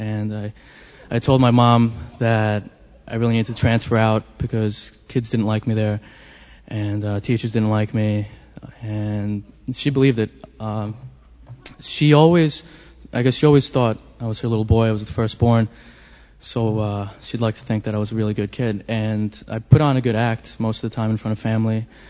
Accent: New York, United States; I'm from Manhattan. Grew up in Hell's Kitchen. I still live there.

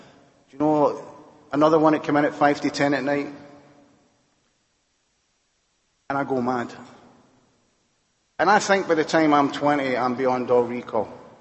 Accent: Glasgow, Scotland, United Kingdom; I was brought up in Glasgow, Scotland

